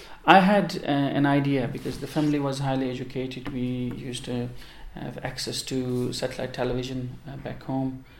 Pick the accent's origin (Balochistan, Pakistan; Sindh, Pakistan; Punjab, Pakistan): Balochistan, Pakistan; Quetta; also born or lived in London; I'm from Pakistan, a province called Balochistan. Lived all my life there. Brought up in Quetta, one of the capital city of Balochistan. And did all my education back home, except my Master in Business Administration, which I did in London.